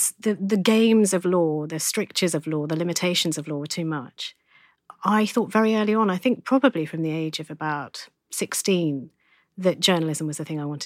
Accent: East of England, United Kingdom; I was born in Essex. I'm an Essex guy. I was born in London.

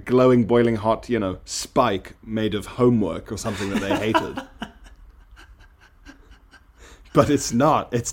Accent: Isle of Man; It's all electricity in South Africa and in my house where I grew up on the Isle of Man as well.

